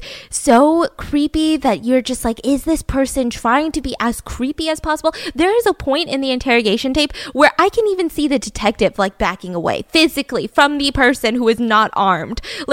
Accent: Georgia, United States; And it happens in my home state of Georgia.

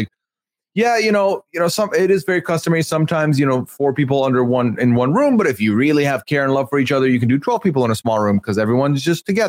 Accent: Dubai, United Arab Emirates; now in Canada; I grew up in Dubai in the Middle East, where the temperatures and the humidity are off the charts hot.

